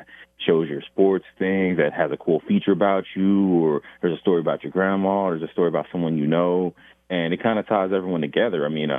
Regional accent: Kansas City, United States; now in Iowa, United States; Like, I'm from Kansas City and I'd never been on a farm until I moved to Iowa.

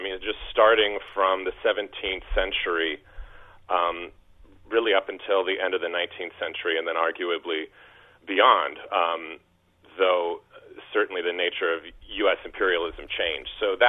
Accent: California, United States; now in Oregon, United States; I think it did, only because we moved in from California. We're those dreaded Californians in 1979.

